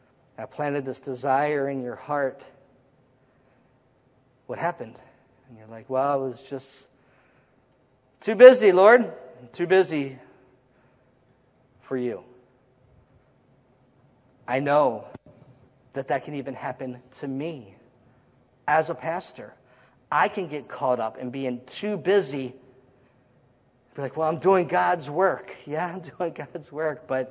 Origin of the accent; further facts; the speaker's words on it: Maryland, United States; When I was born and raised in Maryland, and one year we went to Maryland and I worked with my dad for a year.